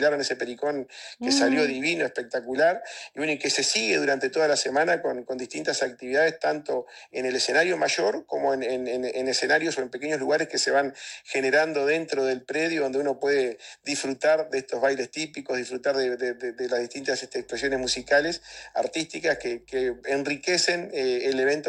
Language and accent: Spanish; Tacuarembó, Uruguay; los agradecidos somos nosotros, los tacuarembuenses. Voy a hablar en nombre de mi pueblo, de mi ciudad, de mi departamento